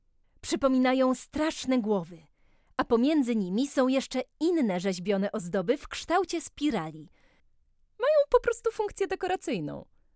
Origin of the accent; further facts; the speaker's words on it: Tarnów, Lesser Poland, Poland; uwielbiam moje rodzinne miasto, to fakt.